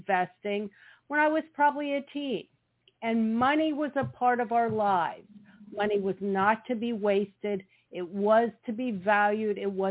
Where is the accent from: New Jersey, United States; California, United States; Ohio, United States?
Ohio, United States; Cincinnati; I was raised in Cincinnati, Ohio by entrepreneurial parents.